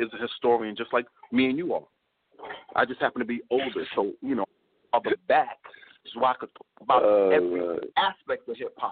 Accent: Brooklyn, New York, United States; I'm from Brooklyn.

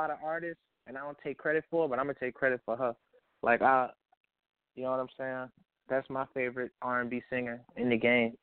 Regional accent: Houston, Texas, United States; I'm about to go to Houston. You know, that's my home base. That's my hometown.

